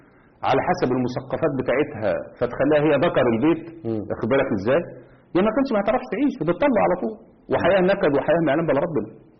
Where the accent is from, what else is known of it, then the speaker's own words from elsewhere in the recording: Egypt; شوفوا عندنا في مصر الإعلام المصري اللي موجود